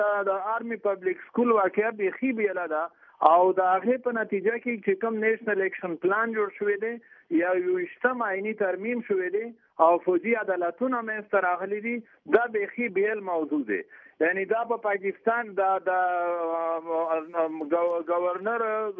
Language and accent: Pashto; Afghanistan; زه په افغانان زمرونه لري نژادان زه هم افغان یم